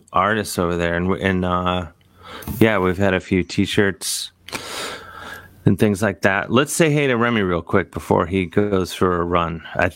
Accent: Cleveland, Ohio, United States; But I am from Cleveland, you know, originally

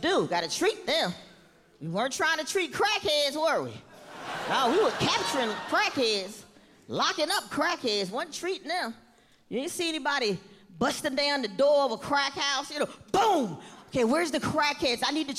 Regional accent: Virginia, United States; Look, I'm from Virginia, right? And whenever I go home, wait a minute.

